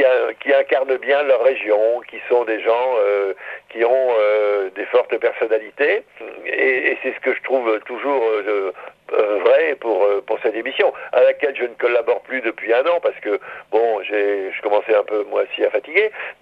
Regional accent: Hauts-de-France, France; Oui, je suis un ch'ti de pure souche, pas de père et mère, et très attaché à ma région

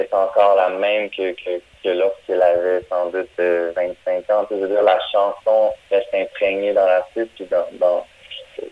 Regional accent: Granby, Quebec, Canada; Avant ça, je faisais du rap dans les sous-sols avec un groupe dans ma ville natale à Granby.

